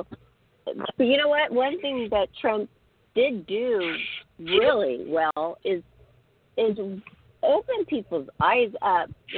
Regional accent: Seattle, Washington, United States; also born or lived in Los Angeles; now in Huntington Beach, United States; I'm from Washington State, Seattle, and Johnny lives in Destin, Florida. I live in Huntington Beach, California now after 30 years in L.A.

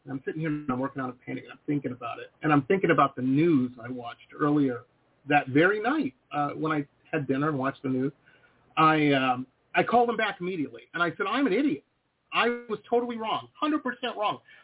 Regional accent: Detroit, Michigan, United States; And again, I'm from Detroit. That's where I grew up. Pretty hard town, pretty rough town, you know.

